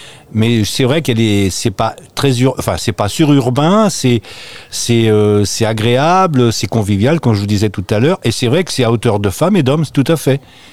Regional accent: Saint-Nazaire, Pays de la Loire, France; now in La Flèche, France; moi, je ne suis pas d'ici, donc je suis de Saint-Nazaire

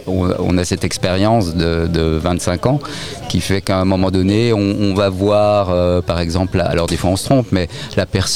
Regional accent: Bourgogne-Franche-Comté, France; Et nous venons de Franche-Comté. Donc ça change, hein. On n'est pas si loin de l'Italie.

